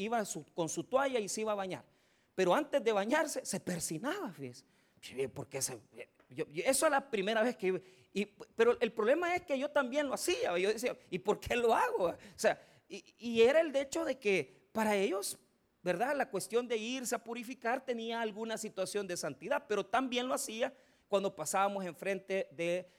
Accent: Santa Tecla, La Libertad, El Salvador; yo me crié en Santa Tecla y estudié por muchos años, yo se los he dicho, en el Colegio Champañat.

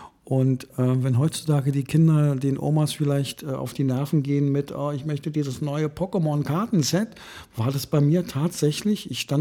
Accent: Berlin, Germany; und ich bin in Neukölln aufgewachsen

